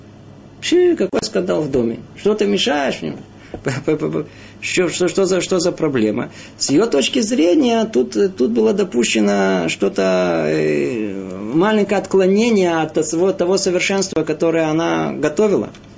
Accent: Russia; moved away; особенно мы из России приехали, и там воспитание было, как правило, посредством наказания.

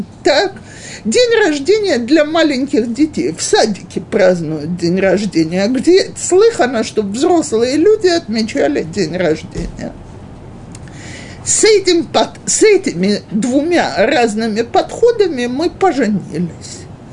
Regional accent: Russia; Я, как всякий выходец из России, для меня день рождения – дата, без которой обойтись невозможно.

